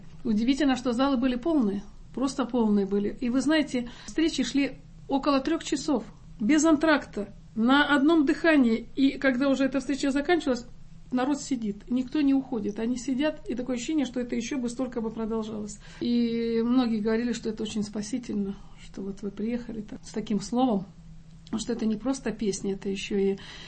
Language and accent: Russian; Donetsk, Donetsk Oblast, Ukraine; Ну, это моя родина. Я родилась и выросла в Донецке, на Донбассе, как раньше говорили. Там мама моя до сих пор живет.